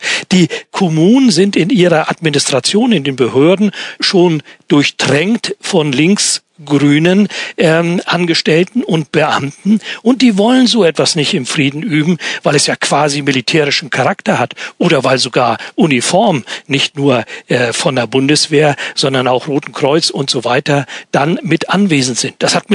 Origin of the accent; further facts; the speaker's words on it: Schleswig-Holstein, Germany; Meine Heimat aus der Kindheit und Jugendzeit, Schleswig-Holstein, da war das ganz normal.